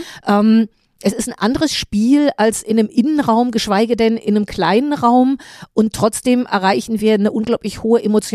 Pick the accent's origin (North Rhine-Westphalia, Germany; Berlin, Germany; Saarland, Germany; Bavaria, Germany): Berlin, Germany; einer Großstadt wie in Berlin, wo ich groß geworden bin